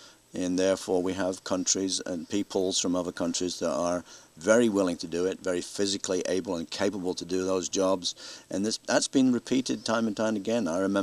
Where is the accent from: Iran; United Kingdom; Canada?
United Kingdom; Scotland; In Britain, and I still have a great love and affinity for my home country, obviously, and will always do so, and my mother.